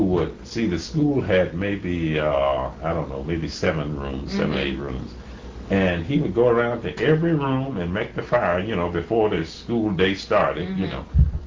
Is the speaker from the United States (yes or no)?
yes; Esmond, United States; if I went in almost any direction and told persons there, older people, that I was from Esmond, they would say, "Did you ever know Buster Scott?"